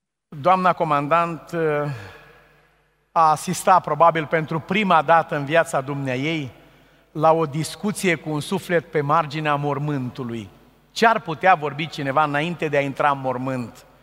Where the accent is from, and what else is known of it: Romania